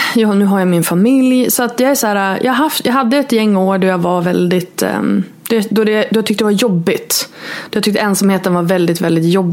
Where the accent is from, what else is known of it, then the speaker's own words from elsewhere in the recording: Norrland, Sweden; moved away as an adult; now in Borås, Sweden; som jag flyttade från Norrland till Borås när jag var 22